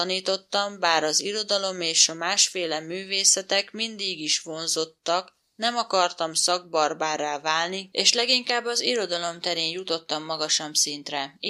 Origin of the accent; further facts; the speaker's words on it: Szekszárd, Tolna, Hungary; 1954. május 7-én születtem másodmagammal ikerként egy kicsvárosban, Szekszárdon.